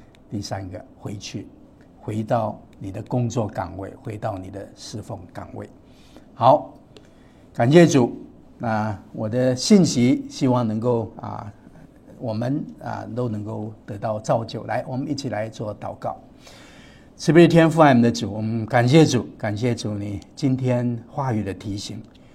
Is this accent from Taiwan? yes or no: yes; Taiwan; 我从台湾来嘛我就去问一下回台湾的一些工作情况